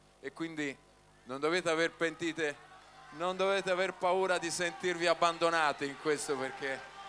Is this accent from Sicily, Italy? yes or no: no; Florence, Tuscany, Italy; io vengo da Firenze, che è una città che ha una realtà abbastanza diversa da quella di Napoli.